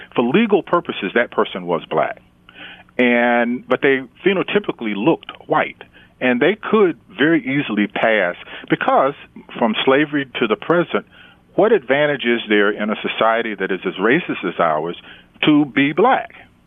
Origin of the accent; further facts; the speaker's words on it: North Carolina, United States; I grew up in North Carolina to parents who were black. I have considered myself black all my life